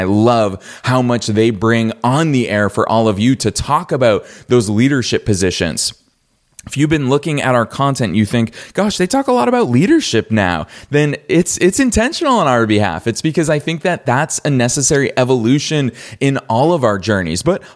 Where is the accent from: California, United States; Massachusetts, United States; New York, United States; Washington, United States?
Massachusetts, United States; Boston; I grew up in Boston, I went to college in Boston, I started my first two businesses in Boston